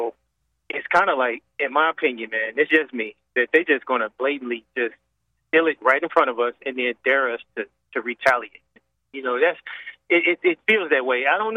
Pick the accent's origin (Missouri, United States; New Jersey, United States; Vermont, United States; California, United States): Missouri, United States; St. Louis; now in Hawaii, United States; found out you were from St. Louis, and I'm from St. Louis. So, yeah, went to school at Parkway North.